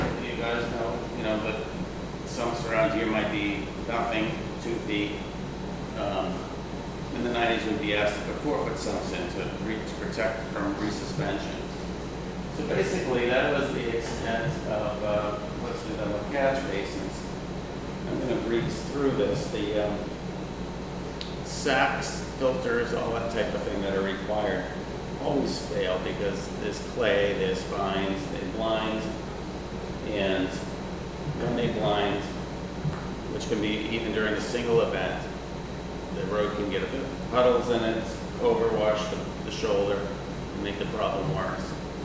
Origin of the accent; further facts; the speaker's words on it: Andover, Massachusetts, United States; I'm a developer from Andover, Andover, Mass.